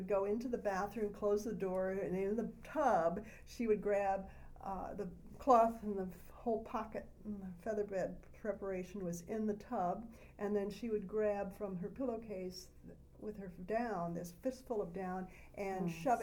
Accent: Illinois, United States; I was born in 1945 in Illinois, a small rural community near Glen Ellen, which was about 30 miles west of Chicago. And I was born, I was raised on a farm.

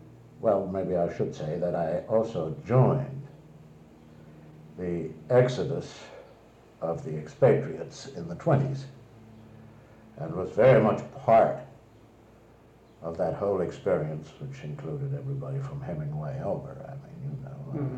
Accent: Germany; I was born in Germany of American parents, and therefore an American citizen from birth. And I didn't get out of Germany until after the First World War

